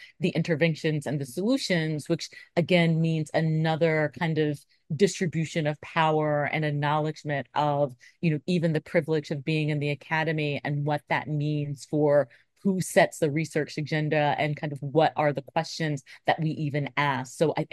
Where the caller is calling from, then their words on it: Baltimore, Maryland, United States; I mean, I'm zooming in from West Baltimore, here in Maryland in the United States.